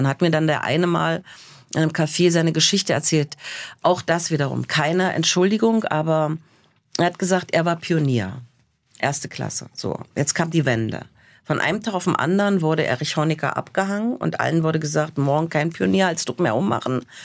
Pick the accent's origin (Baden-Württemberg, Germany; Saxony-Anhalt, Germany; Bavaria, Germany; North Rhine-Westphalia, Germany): Saxony-Anhalt, Germany; ich komme aus Sachsen-Anhalt